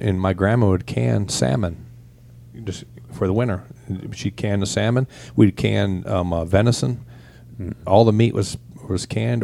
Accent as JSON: {"language": "English", "region": "Michigan", "country": "United States", "tie": "born or raised there", "said": "when I grew up in Michigan, my grandparents, their basement, which we don't have a lot of basements around here, was a root cellar, basically."}